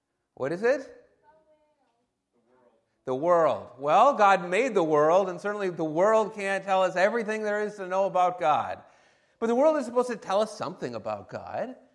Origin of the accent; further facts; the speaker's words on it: Detroit, Michigan, United States; now in Dubuque, United States; We come from Detroit, Michigan, so we are also adjusting to Dubuque life.